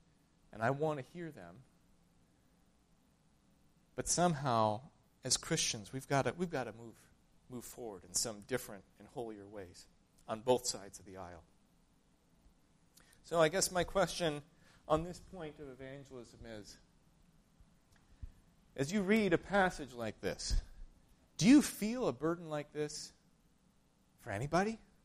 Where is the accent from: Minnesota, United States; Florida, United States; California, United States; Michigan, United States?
Minnesota, United States; I am a white, male, evangelical from the Midwest. I grew up in Minnesota.